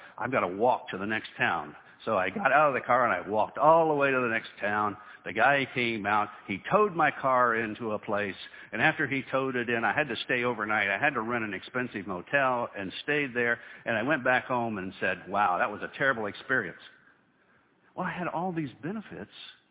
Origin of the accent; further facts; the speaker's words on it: Ohio, United States; When I grew up in Ohio, my whole entire family was crazy about sports. That was when I was close to Cincinnati